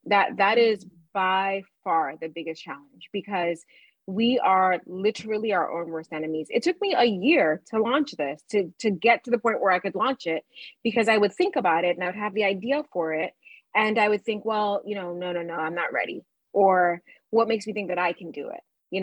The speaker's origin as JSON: {"language": "English", "country": "Nigeria", "tie": "born there", "also_born_or_lived": "Liberia", "said": "I'm an immigrant, right? My family is from West Africa. My mom and dad are from Ghana. I was born in Nigeria. We lived in Liberia for a period of time and then came here."}